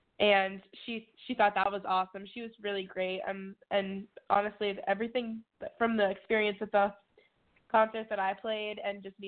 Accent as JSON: {"language": "English", "region": "Massachusetts", "country": "United States", "said": "I'm 17 years old. I'm from Northern Massachusetts, a little small country town."}